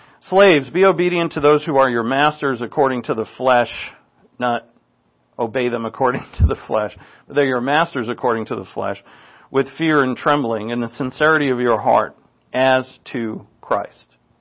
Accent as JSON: {"language": "English", "region": "East Coast", "country": "United States", "tie": "born or raised there", "said": "It's amazing to me to see kids, because I grew up in the East Coast."}